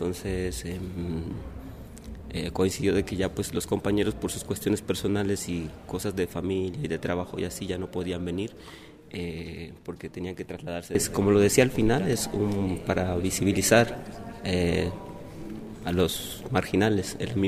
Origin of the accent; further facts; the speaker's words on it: Colombia; now in San Cristóbal, Mexico; soy colombiano. Actualmente, pues viajando por México y residiendo en San Cristóbal.